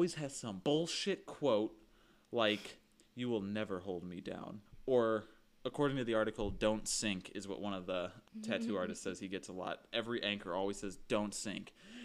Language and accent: English; Midwest, United States; let's make it a palm tree because we're from the Midwest and the beach is awesome.